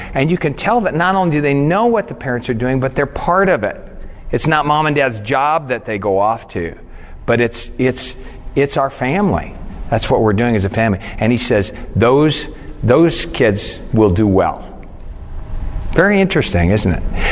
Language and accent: English; Philippines; born there; I was born in the Philippines. My parents were missionaries there for 10 years.